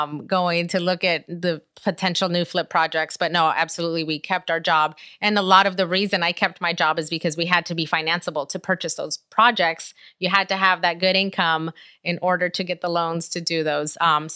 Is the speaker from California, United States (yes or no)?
yes; Inglewood, California, United States; I grew up in Inglewood, also known as Inglehood, and so definitely came from an area where we were surrounded by gang activity and so much negativity.